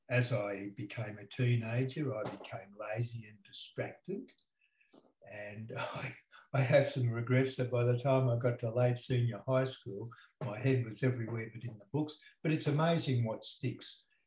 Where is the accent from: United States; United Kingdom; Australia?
Australia; Sydney, New South Wales; I was born in Sydney of Greek parents, and when I was born, my father was away in New Guinea in the war, the Second World War. So I grew up in those war years